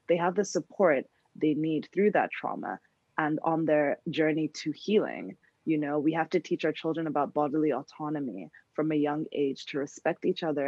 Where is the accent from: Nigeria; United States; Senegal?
Nigeria; the respectability politics of being African and of being Nigerian and the way our culture is